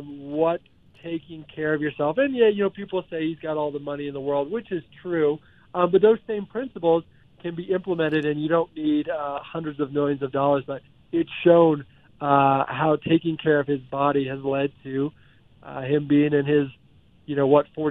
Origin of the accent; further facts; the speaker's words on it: Orlando, Florida, United States; I grew up or lived in Orlando for a while. And when I was a kid, I was a huge Bucs fan.